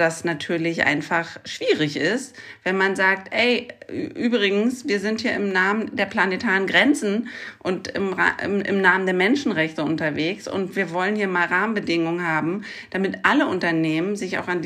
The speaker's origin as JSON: {"language": "German", "country": "Germany", "said": "Und ich glaube tatsächlich, dass wir da als Deutsche eine Macke haben"}